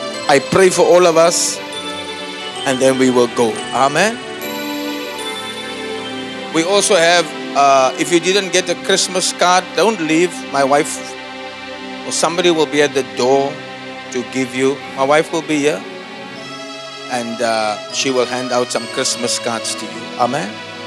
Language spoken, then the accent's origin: English; Elsies River, Western Cape, South Africa; born there; I was born in Elsie's River, Epping Avenue.